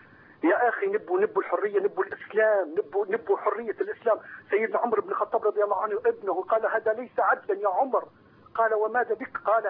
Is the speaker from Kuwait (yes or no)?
no; Libya; وأنا أخوكم طبعا من ليبيا